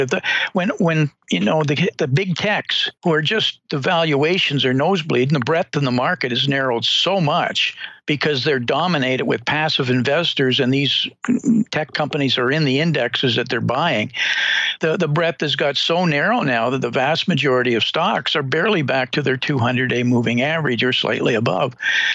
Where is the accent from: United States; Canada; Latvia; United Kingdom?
Canada; you know, I'm a Canadian.